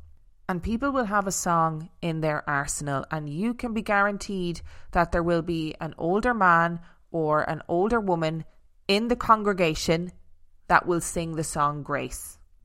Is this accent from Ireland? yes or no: yes; Ireland; as an Irish person